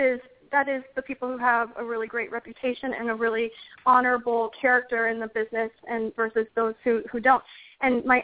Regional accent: Arizona, United States; And then all over my home state in Arizona, her book was at my grocery store and at Costco

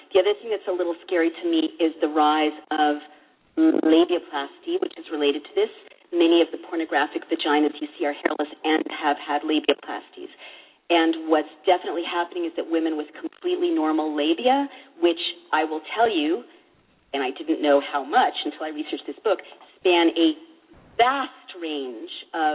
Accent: San Francisco, California, United States; But, look, growing up in San Francisco, I actually think it's wonderful when people, you know, have all kinds of things they

